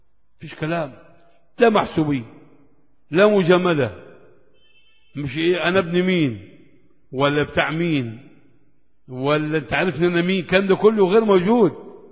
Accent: Egypt; أنا آمن، لا آمن في بلدي مصر

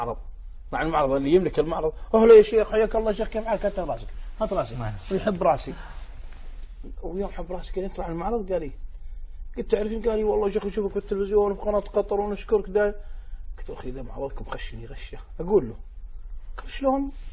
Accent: Unaizah, Al-Qassim, Saudi Arabia; يتذكر ديرته إلى ديرتي القصيم قسم بالله نيزة

